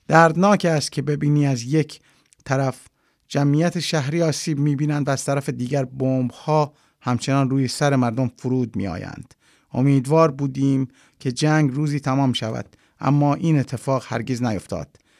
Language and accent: Persian; Afghanistan; من در روستایی در افغانستان بزرگ شدم و همیشه در روزگاران قدیم مردمم را میدیدم که از این دستگاه استفاده میکنند.